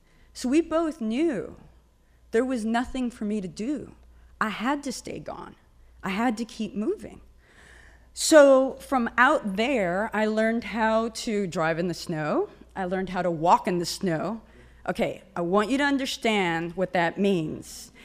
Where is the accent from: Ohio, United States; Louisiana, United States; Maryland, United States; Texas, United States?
Texas, United States; Alice; It took me 24 years to get out of Texas, and it took me 8 years to come back. I was born in Alice, Texas. Go Coyotes.